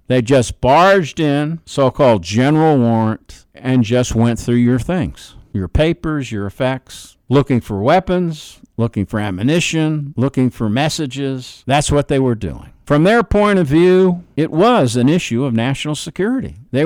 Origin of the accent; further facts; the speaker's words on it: New York City, New York, United States; And I'm from New York City, and I've been in at least one of those towers.